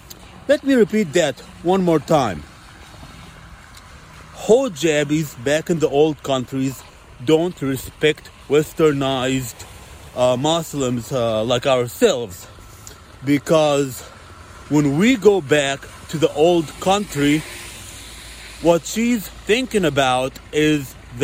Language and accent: English; Egypt; Because I'm from Egypt too, so I know what's going on, okay?